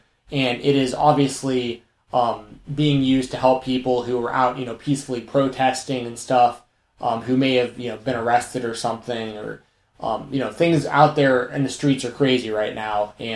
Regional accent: Atlanta, Georgia, United States; My next door neighbor growing up in Atlanta was black.

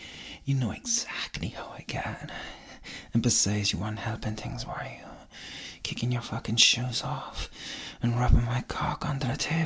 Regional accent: Ireland; Polite? Me? No. I'm just Irish. And people can be very polite in Ireland.

